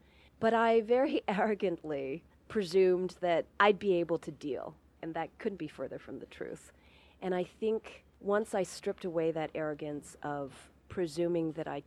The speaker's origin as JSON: {"language": "English", "country": "Canada", "said": "it was as a minority, it was as an immigrant, it was as a Canadian."}